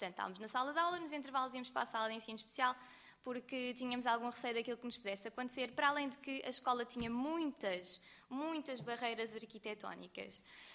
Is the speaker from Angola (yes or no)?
no; Azambuja, Lisbon, Portugal; Eu sou da Azambuja.